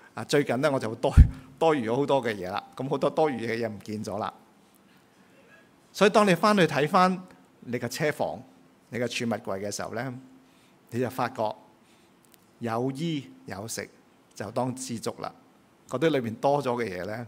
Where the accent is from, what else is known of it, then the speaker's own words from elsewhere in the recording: Hong Kong; 咁我哋香港人嚟讲咧，就好容易听到一句咁嘅说话